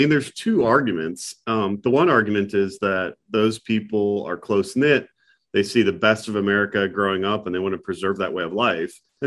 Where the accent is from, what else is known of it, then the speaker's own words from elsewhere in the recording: North Dakota, United States; I grew up in North Dakota, of all places. That's a small state. It's a large state with a small number of people.